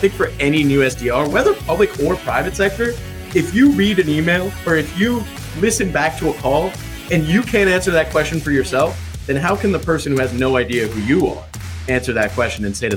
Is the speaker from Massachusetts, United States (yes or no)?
no; Maryland, United States; also born or lived in Washington, D.C.; I'm born in D.C., I grew up in Maryland, and then I went to college in Virginia.